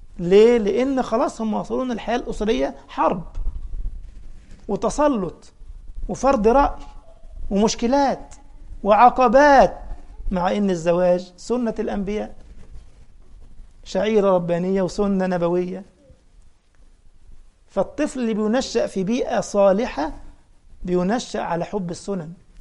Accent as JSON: {"language": "Arabic", "country": "Egypt", "said": "أنا أذكر مرة كنا في قافلة دعوية في محافظة عندنا في مصر، في صعيد مصر، اسمها المنيا"}